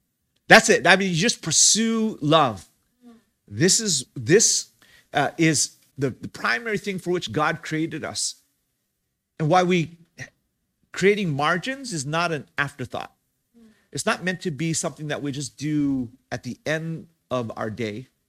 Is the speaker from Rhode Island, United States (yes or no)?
no; Hawaii, United States; I come from Hawaii.